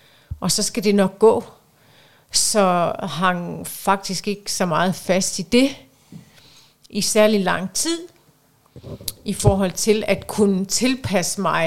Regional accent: North Denmark Region, Denmark; så jeg er jo fra Nordjylland og vokset op de første 11 år af mit liv på landet, kan man vist godt kalde det, i en lille by mellem Frederikshavn og Skagen

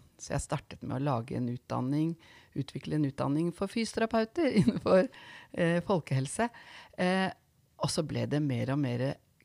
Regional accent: Skien, Telemark, Norway; moved away as an adult; now in Oslo, Norway; Vi startet i Skien, som hjembyen min, og så flyttet vi nordover til Narvik, og så var vi noen år i Gjøvik, før vi da havnet i Oslo, hvor vi har vært siden.

